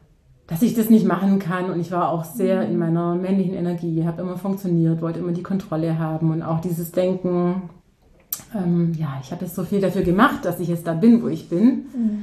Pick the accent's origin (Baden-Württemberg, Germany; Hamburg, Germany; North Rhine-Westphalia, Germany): Baden-Württemberg, Germany; ich komme aus der Nähe von Ulm, ich bin 42 Jahre alt